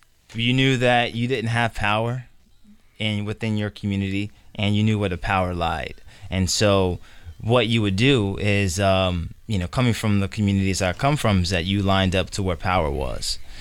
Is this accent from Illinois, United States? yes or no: yes; Chicago, Illinois, United States; Essentially, I was born on the west side of Chicago.